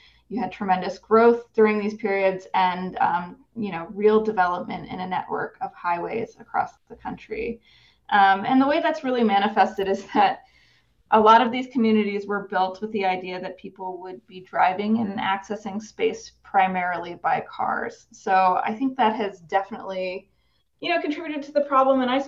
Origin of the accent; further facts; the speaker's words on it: Erie, Pennsylvania, United States; So I'm from Pennsylvania. So it actually starts in Erie, Pennsylvania, and that's where I got in the accident.